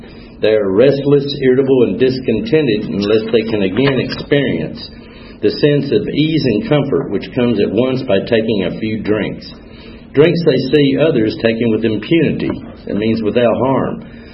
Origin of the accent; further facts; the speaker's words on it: Columbia, Tennessee, United States; But I grew up in Columbia, Tennessee. It's about 35, 40 miles south of Nashville. It's a great little town.